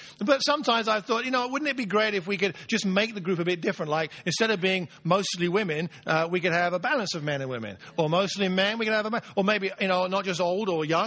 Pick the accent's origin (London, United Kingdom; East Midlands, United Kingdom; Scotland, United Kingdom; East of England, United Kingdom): East of England, United Kingdom; Luton; born there; I was born in Luton, and near there, there's a great place called Dunstable Downs